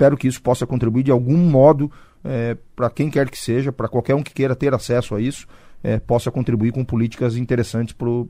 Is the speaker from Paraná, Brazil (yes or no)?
yes; Cascavel, Paraná, Brazil; Eu sou nascido em Cascavel.